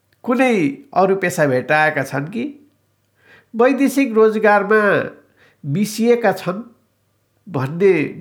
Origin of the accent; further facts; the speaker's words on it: Lumbini Province, Nepal; मेरो जन्मथलोबाट 9 किलोमिटर पूर्वको त्यो दरबारलाई बायाँ पारेर मेरो जिल्लाको सदरमुकाम तौलिहवा जाने गर्छु म।